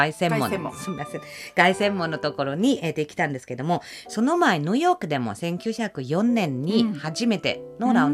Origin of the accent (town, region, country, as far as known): Germany; Japanese is a second language